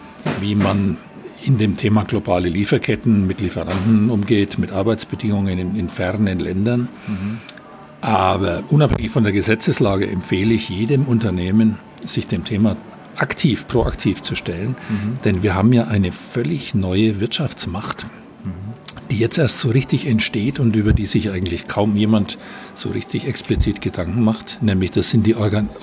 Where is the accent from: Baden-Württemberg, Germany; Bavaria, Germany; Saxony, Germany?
Bavaria, Germany; Da bin ich sicher als Mittelfranke überfragt.